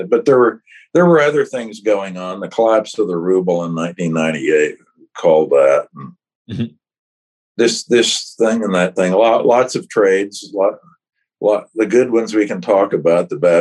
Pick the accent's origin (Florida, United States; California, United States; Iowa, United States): Iowa, United States; At that time, I grew up in Iowa, and one of my grandfathers had a pretty large egg candling operation.